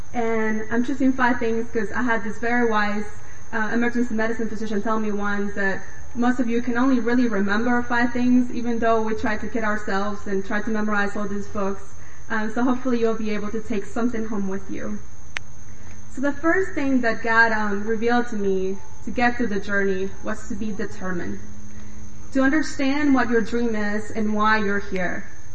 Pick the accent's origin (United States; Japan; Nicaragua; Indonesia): Nicaragua; Managua; English is a second language; I grew up in Managua, Nicaragua. It is the second poorest country in the Western Hemisphere.